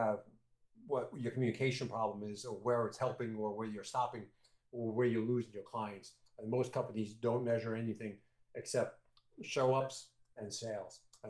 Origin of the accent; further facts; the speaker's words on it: New York, United States; There's a I'm from New York, as most people can figure that one out. There's an old joke that we used to have in New York is, how do you get to Carnegie Hall?